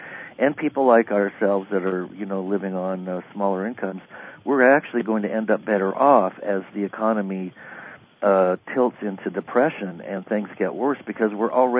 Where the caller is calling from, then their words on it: California, United States; I'm in Northern California in Gold Country.